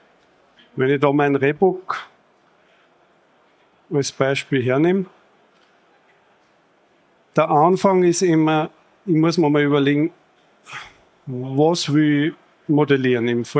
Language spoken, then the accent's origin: German; Upper Austria, Austria; Ich komme aus Oberösterreich